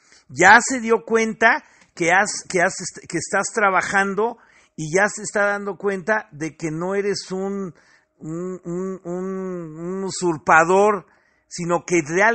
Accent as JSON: {"language": "Spanish", "region": "State of Mexico", "country": "Mexico", "said": "Yo soy mexiquense y me da mucho gusto que el Estado de México tenga un presidente"}